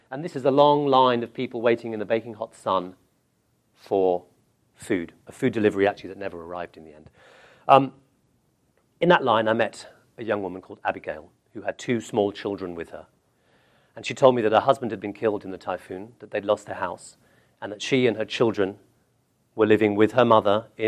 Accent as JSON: {"language": "English", "town": "Kolkata", "region": "West Bengal", "country": "India", "tie": "born there", "said": "This is my first birthday in Calcutta. I was born in India."}